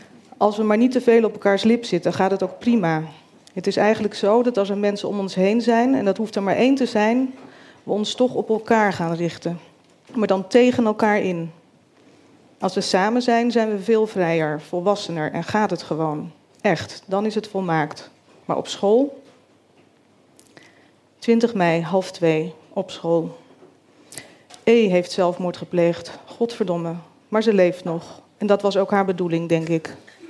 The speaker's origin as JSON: {"language": "Dutch", "town": "Rotterdam", "region": "South Holland", "country": "Netherlands", "tie": "born there", "said": "woon met mijn chronisch zieke moeder in Groot-Ammers in een klein dorp in Zuid-Holland, aan de Lek. Mijn Egyptische vader overleed toen ik bijna 5 was in Rotterdam, waar ik ben geboren."}